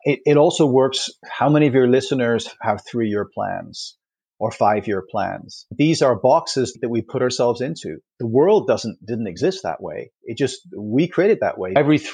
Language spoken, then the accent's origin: English; Toronto, Ontario, Canada; the Toronto Raptors, my hometown, Toronto Raptors basketball team